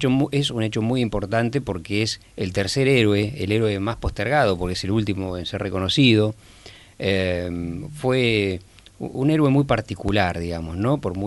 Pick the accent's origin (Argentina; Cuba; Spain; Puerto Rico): Argentina; Buenos Aires; now in Lanús, Argentina; siendo porteño y habiendo vivido toda mi vida en la ciudad de Buenos Aires, ahora vivo en Lanús, porque cuando me casé me mudé a Lanús